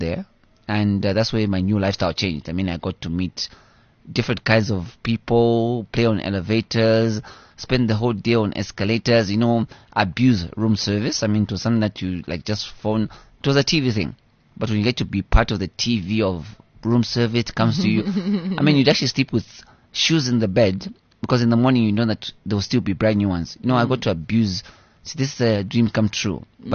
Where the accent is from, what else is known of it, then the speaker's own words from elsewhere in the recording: Kitwe, Copperbelt, Zambia; I was born in Zambia, in a small town of Kitwe, on the Okoba Belt province.